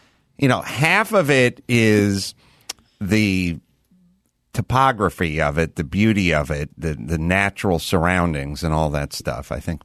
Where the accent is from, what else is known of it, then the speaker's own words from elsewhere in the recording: California, United States; And I'm from California, so what are the rules?